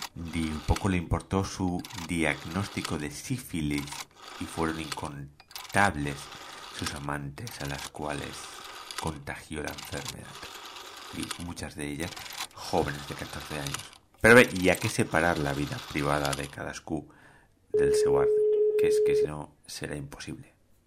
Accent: La Vall d'Uixó, Valencian Community, Spain; cregueu-me que costa molt arribar des de la Vall d'Uixó a Mislata amb transport públic

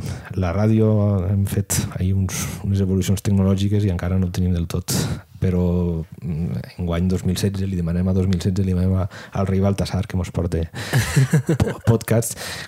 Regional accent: Valencian Community, Spain; accent: Valencian; also born or lived in Catalonia; el meu valencià pues, és el que també clar, he estat vivint molts anys a Catalunya, també sí, té influències de moltes coses, però també tendís a ser localista, no?

